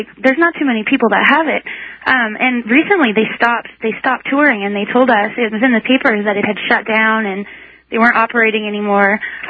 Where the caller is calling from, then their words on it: North Bay, Ontario, Canada; I'm actually calling from North Bay, Ontario, though.